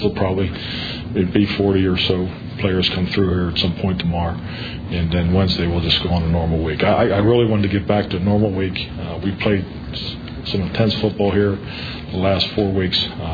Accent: Pittsburgh, Pennsylvania, United States; And when I was growing up in Pittsburgh, it was the Steelers and the Browns.

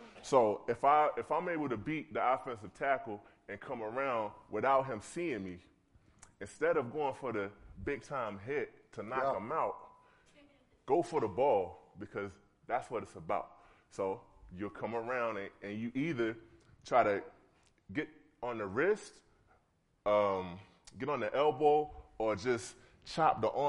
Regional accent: North Carolina, United States; I grew up in North Carolina watching Michael Jordan.

